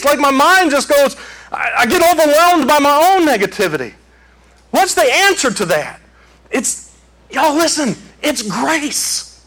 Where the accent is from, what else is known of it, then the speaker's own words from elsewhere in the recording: Detroit, Michigan, United States; from Detroit.